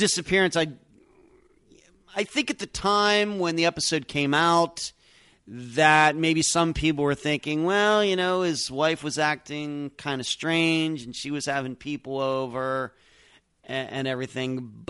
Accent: Leechburg, Pennsylvania, United States; in a town called Vandergrift, which is in Westmoreland County, and which is near where I grew up in Leechburg

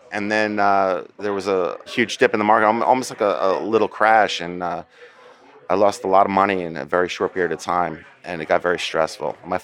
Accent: New Jersey, United States; I grew up in New Jersey, Bergen County, New Jersey.

